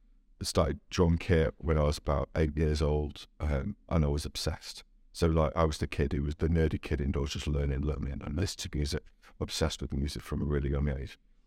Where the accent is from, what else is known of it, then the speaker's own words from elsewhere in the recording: London, United Kingdom; born there; It wasn't, no, I was born in London.